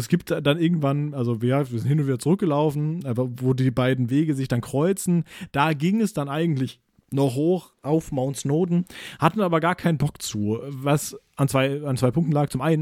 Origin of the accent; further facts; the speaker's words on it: Germany; Also da verstehe ich ja schon wenig und ich bin Deutscher, ja.